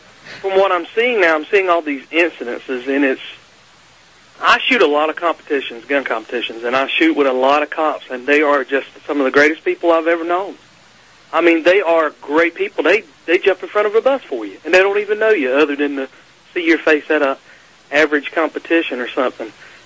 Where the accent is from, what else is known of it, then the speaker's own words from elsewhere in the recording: North Carolina, United States; because I'm from North Carolina, this guy's from North Carolina